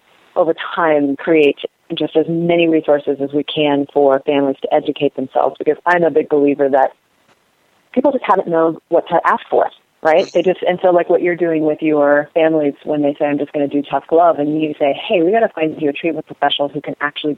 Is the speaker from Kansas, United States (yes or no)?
yes; Kansas, United States; now in New York, United States; because I grew up in Kansas, and there's not a lot of resources, you know, in the middle of the country, and we're spoiled here in New York.